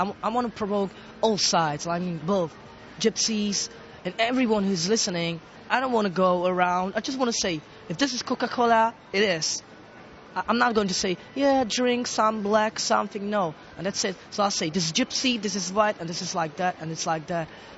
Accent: Czechia; English is a second language; I have forgotten all, you know, Roma language. It is not, you know, I was growing up in Czech streets with Czech people. So I've been spoken Czech all the time. I know words. I understand some, you know, pieces of language, but I don't get all language.

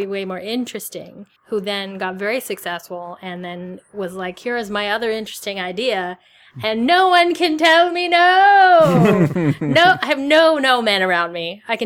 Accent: New Jersey, United States; It was set in New Jersey. And I'm from New Jersey, so that was something.

